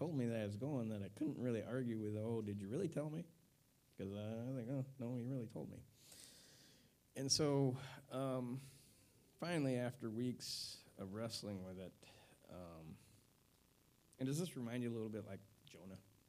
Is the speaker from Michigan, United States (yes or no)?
yes; Michigan, United States; I mean, I grew up in Michigan. You never went to the big city.